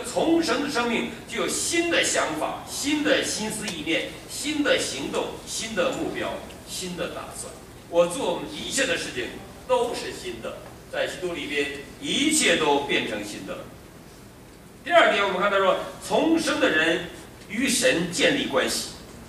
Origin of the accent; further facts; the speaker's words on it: Northeast China, China; 我们大陆尤其讲关系，我们东北什么都靠关系